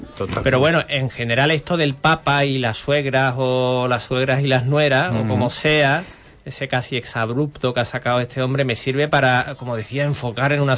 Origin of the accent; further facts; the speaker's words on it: Huelva, Andalusia, Spain; born there; yo nací en Huelva, ¿vale?